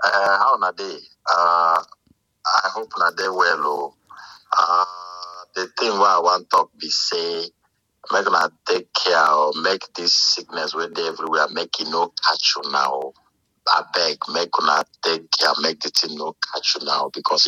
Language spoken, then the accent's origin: English; Nigeria; I'm from Nigeria.